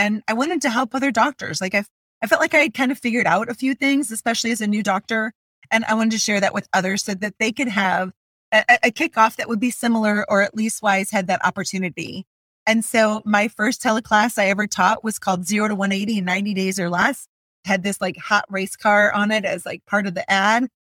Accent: Michigan, United States; We moved to Michigan, which is my hometown and our home state and yours as well.

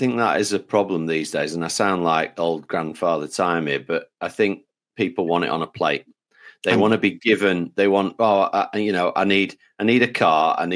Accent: Blackpool, North West England, United Kingdom; You know, I'm from Blackpool.

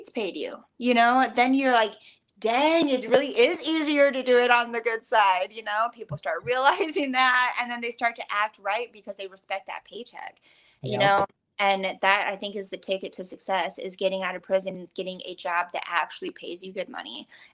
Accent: Flanders, South Dakota, United States; And so I grew up in Flanders, South Dakota, tribal housing on the res. My mom's Native American.

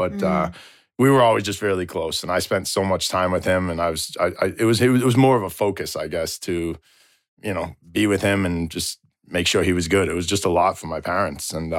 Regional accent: Melrose, United States; I grew up in Melrose, and I mean, I had those friends since, you know, kindergarten, elementary school.

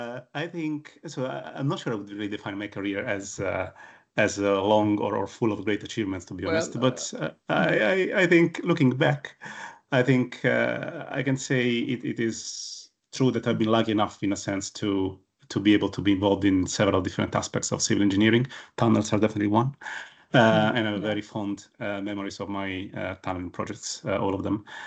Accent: Italy; English is a second language; now in United Kingdom; I was born and raised in Italy, and I used to hike in Italian mountains, and especially the Alps. But also here in the UK

